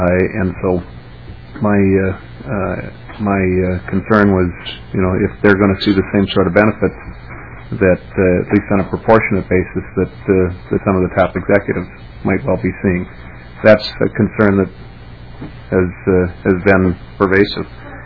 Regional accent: Inver Grove Heights, Minnesota, United States; I come from Inver Grove Heights, which isn't too far from where you all are.

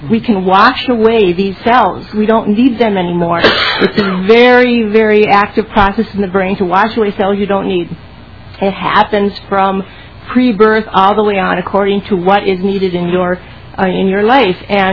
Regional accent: Columbia Heights, Minnesota, United States; I'm from Columbia Heights, Fridley area, and I was 10 years on the school board in Columbia Heights

